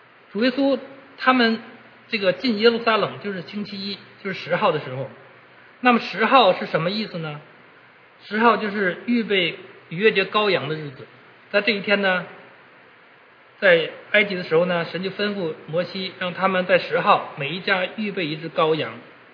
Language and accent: Chinese; China; 就像我们中国人我们查万年历一样